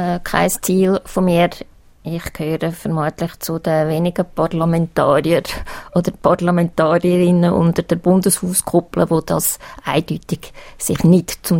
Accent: Uri, Switzerland; weil eben ich komme aus dem Kanton Uri.

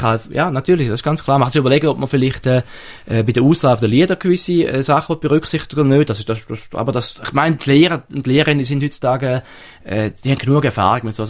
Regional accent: Switzerland; wir müssen uns als Muslim und als Schweizer Bürger engagieren.

